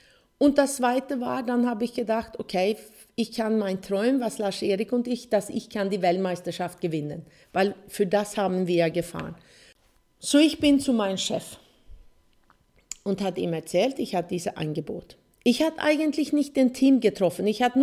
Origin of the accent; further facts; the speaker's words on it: Sweden; German is a second language; weil Motorsport war, wo ich aufgewachsen bin in Schweden, eine große Sache